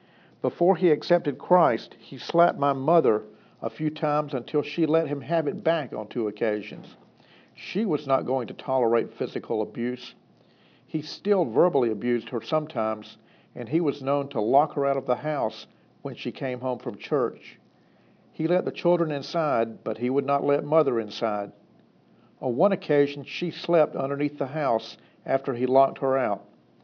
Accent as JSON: {"language": "English", "town": "Poland", "region": "Georgia", "country": "United States", "tie": "born or raised there", "also_born_or_lived": "Tallapoosa County, Alabama", "said": "I was almost 2 years old when we moved from Tallapoosa County, Alabama, into an old house in Poland, Georgia."}